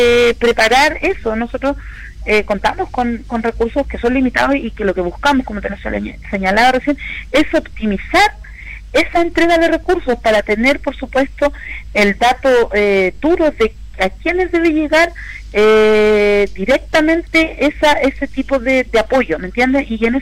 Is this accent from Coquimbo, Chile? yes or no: yes; Illapel, Coquimbo, Chile; En mi caso particular, yo soy de Illapel